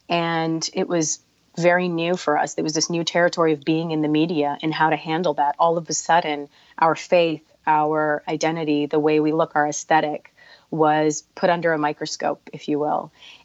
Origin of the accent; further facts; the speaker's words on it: United States; for me as an American, I feel like, after 9/11, we almost had to become hyper-patriotic